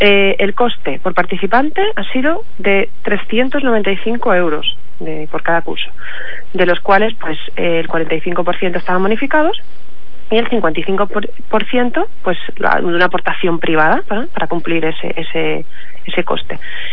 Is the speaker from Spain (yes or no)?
yes; Andalusia, Spain; Yo como buena andaluza